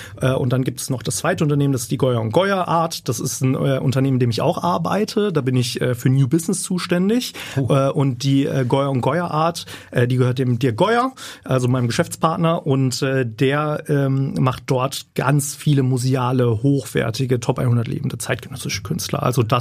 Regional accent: Bochum, North Rhine-Westphalia, Germany; Ich komme aus Bochum. Habe dort klassisch mein Abitur gemacht

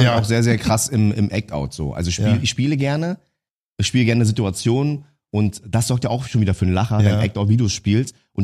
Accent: Berlin, Germany; als ganz normaler Vietnamese, als Berliner

